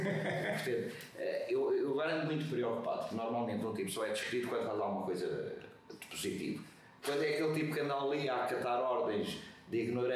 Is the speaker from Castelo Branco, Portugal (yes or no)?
yes; Castelo Branco, Portugal; born there; Não sou da Covilhã, não. Não, e continuo a dizer isto, eu nasci em Castelo Branco, estudei no Conservatório de Castelo Branco